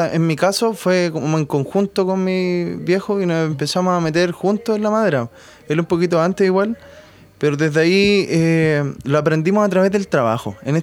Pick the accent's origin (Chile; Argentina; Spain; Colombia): Chile; Santiago, Santiago Metropolitan Region; born there; now in San Antonio, Chile; Yo nací en Santiago, pero para mí fue una tremenda revelación de muchas cosas que me importan mucho hoy. Haber llegado a esta zona